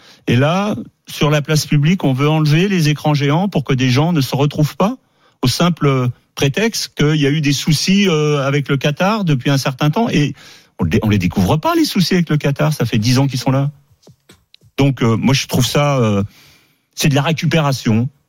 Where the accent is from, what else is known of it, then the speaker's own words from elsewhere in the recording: Lille, Hauts-de-France, France; Moi, je suis Lillois, je suis ouvrier